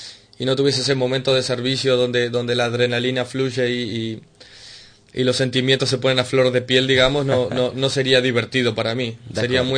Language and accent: Spanish; Argentina; now in Spain; no sé si se me notará la tonada, soy argentino